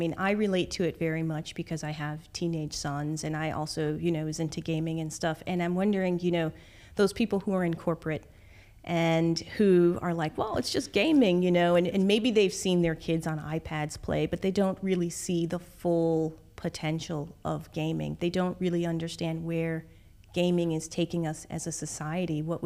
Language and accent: English; Connecticut, United States; also born or lived in China / Singapore; now in Dubai, United Arab Emirates; So I was raised in Connecticut, grew up in a very rural farmland sort of environment, and then ventured out to China and spent some time in Singapore, and now I'm here in Dubai.